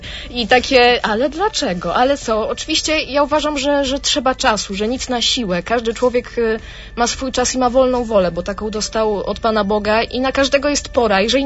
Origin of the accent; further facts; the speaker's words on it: Łuków, Lublin Voivodeship, Poland; no ja wiedziałam, że są siostry u nas w Łukowie. W ogóle pierwsza nazaretanka, z jaką miałam do czynienia, to była siostra Danuta, która przygotowywała nas do pierwszej komunii świętej.